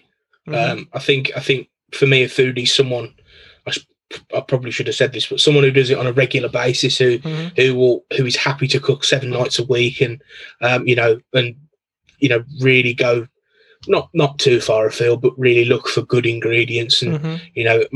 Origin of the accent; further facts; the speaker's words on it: Birmingham, West Midlands, United Kingdom; I'm from Birmingham in the UK. So born here, grew up here, live here now still. Pretty simple. Pretty, you know, easy stuff. I've always kind of lived and worked in about 10 miles of where I was born.